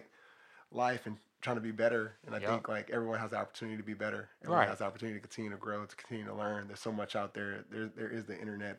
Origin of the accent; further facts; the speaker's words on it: Los Angeles, California, United States; Like, me growing up, I grew up in Watts, Imperial Courts housing projects, you know, gang banging.